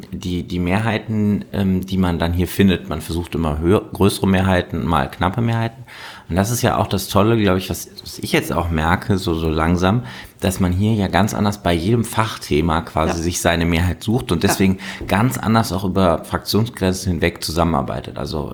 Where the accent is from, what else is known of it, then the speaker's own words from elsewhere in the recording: North Rhine-Westphalia, Germany; im Landtag, wo ich herkomme in Nordrhein-Westfalen